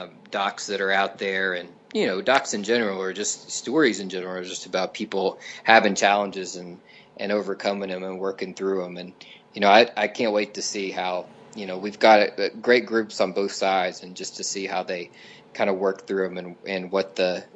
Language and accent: English; Alum Creek, West Virginia, United States; Surviving Cliffside takes place in a trailer park called Cliffside in my hometown of Alum Creek, West Virginia.